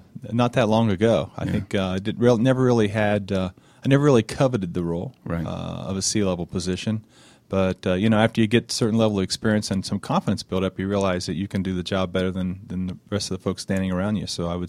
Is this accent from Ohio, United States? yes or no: yes; Ohio, United States; I found one in my home state from Ohio, and decided to stay home, and started my career with NCR.